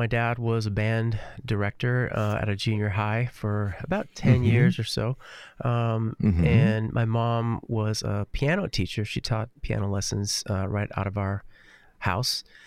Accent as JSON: {"language": "English", "town": "Altoona", "region": "Wisconsin", "country": "United States", "tie": "born or raised there", "moved": "as an adult", "lives_now": "Nashville, United States", "said": "You know, I never really had any reason to move from my hometown that I grew up in, which is Altoona, Wisconsin, close to Eau Claire, which is the larger city."}